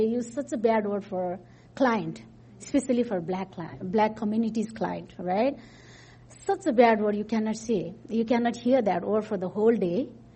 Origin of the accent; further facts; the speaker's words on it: Nepal; English is a second language; in Nepal, like if people know about I'm from Dalit, you know, they directly do whatever they want, right?